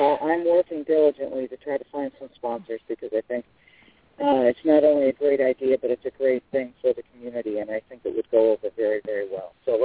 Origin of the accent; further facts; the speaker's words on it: New York, United States; I'm from Western New York, and I can tell you that Western New York is quite sad that the Wegmans LPGA Championship is moving to New York City.